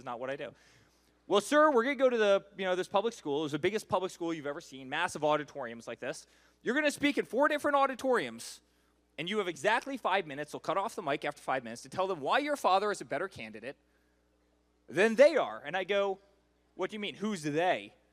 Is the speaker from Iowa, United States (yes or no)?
no; New York, United States; Now, guys, I'm from New York, which I'm embarrassed to say now because New York is no longer what it was. Right now, I'm from Florida.